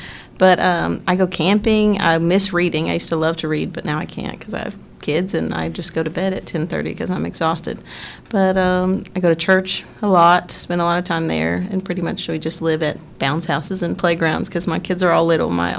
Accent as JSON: {"language": "English", "town": "Knoxville", "region": "Tennessee", "country": "United States", "tie": "born or raised there", "said": "I grew up right here in Knoxville, born and raised. I went to Powell."}